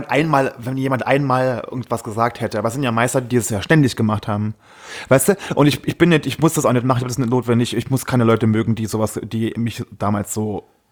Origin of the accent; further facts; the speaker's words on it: Saarland, Germany; Bei uns, in meinem Ort, wo ich herkomme, da war die Kirmes ganz groß. Echt? Das ist ein ganz leeres und kleines Dorf, aber die Kirmes ist über Saarland hinweg sehr bekannt.